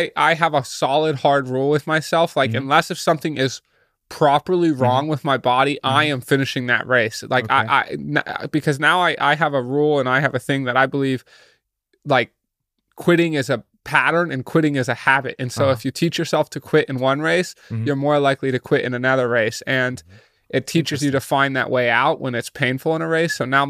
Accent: United States; we have to remember I'm American, so it's a 9-hour time change. So it's 3:10 in the morning back home.

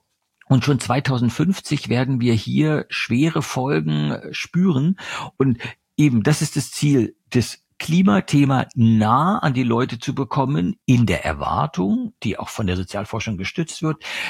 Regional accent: eastern Germany, Germany; Ich komme aus Ostdeutschland.

